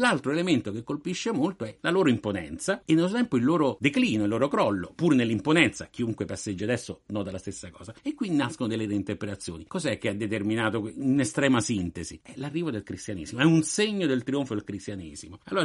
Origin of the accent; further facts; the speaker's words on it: Rome, Lazio, Italy; la bellezza di Roma, il fascino di Roma, e lo dico da romano